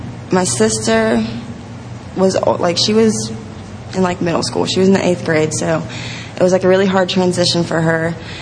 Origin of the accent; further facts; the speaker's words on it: Philadelphia, Pennsylvania, United States; also born or lived in Brooklyn, New York; I was born in Brooklyn, New York. Not for very long, though. I don't remember much of it. My parents were having problems, so they wanted to start over and move from their problems or whatever, and we ended up in Philadelphia, Pennsylvania.